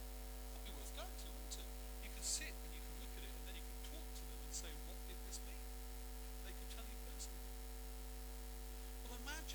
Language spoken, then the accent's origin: English; Yorkshire and the Humber, United Kingdom; Where I come from in the UK, I was born in Yorkshire, they specialise in dry stone walls.